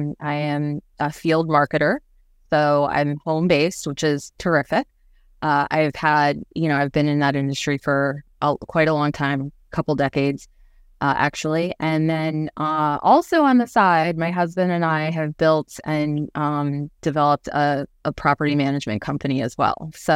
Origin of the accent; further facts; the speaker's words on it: Maryland, United States; Well, I am born and bred Marylander, so I grew up in Sorin Park. My parents still live there.